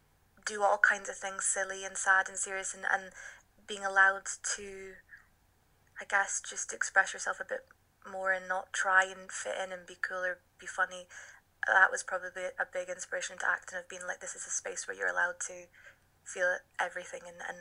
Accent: Forres, Scotland, United Kingdom; I grew up in Forres, and there's not really, there wasn't like a ton of stuff to do around there

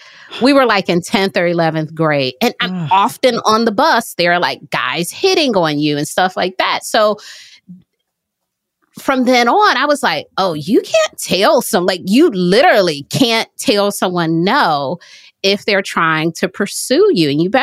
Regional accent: Detroit, Michigan, United States; I remember I was in high school. I'm from Detroit

